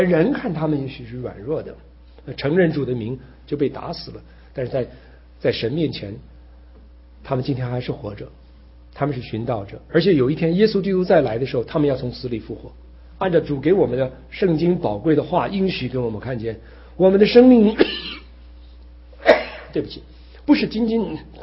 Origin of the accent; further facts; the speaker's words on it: Taiwan; also born or lived in China; 因为我是生在大陆长在台湾